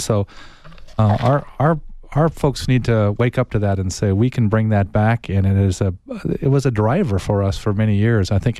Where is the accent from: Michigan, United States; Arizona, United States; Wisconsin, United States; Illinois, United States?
Arizona, United States; Tucson; I think that I keep saying that when I grew up here in Tucson as a young man, it was a great place to grow up.